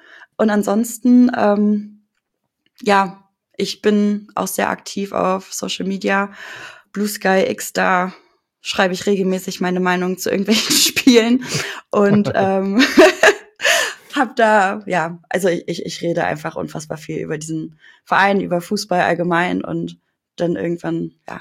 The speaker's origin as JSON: {"language": "German", "town": "Leverkusen", "region": "North Rhine-Westphalia", "country": "Germany", "tie": "born or raised there", "said": "Ich bin 26 Jahre alt und ich komme tatsächlich aus Leverkusen. Uns gibt es. bin sogar gebürtige Leverkusenerin, also bin mein ganzes Leben hier"}